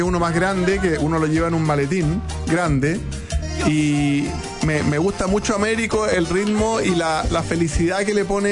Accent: Chile; Apago la alarma de la casa, como tanto chileno

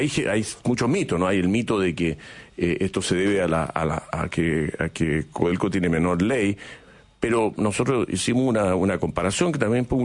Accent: Chile; Ese liderazgo que nos hace ser orgulloso de esta empresa como chilenos

